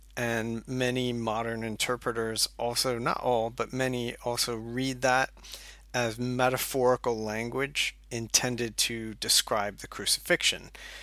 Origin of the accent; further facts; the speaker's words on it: United States; now in United Kingdom; I've been here in Scotland for about 10 years. You can tell from my accent that I am originally from the U.S. Many people are disappointed when I start talking and don't have that Scottish accent, even though I have that Scottish last name.